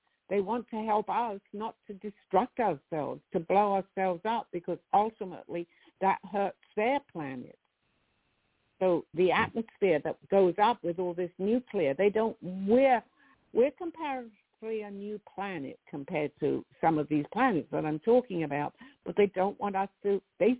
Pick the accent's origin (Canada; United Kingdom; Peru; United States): United Kingdom; England; It's in one of the museums in London. I'm from England.